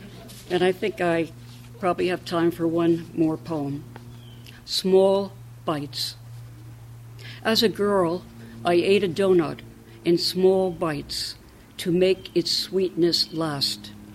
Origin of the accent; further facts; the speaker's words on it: New Jersey, United States; I had written a … poem, and that's because I'm from New Jersey.